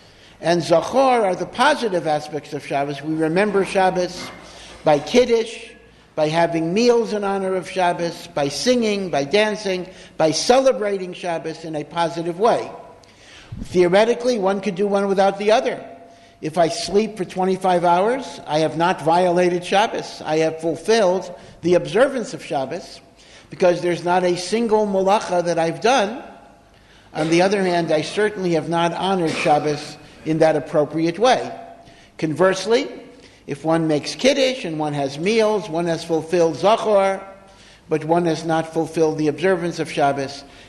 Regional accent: Hartford, Connecticut, United States; When I was growing up in Hartford, Connecticut

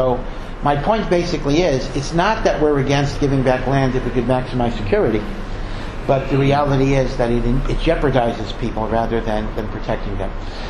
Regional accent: United States; Maybe because I come from America, I think, let's sit around the table, let's make peace

